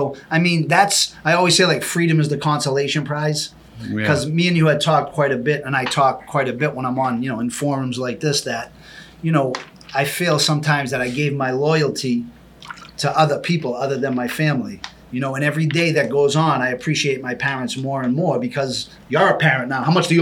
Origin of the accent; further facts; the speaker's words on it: Boston, Massachusetts, United States; when I grew up in East Boston, I was kind of living an antisocial lifestyle.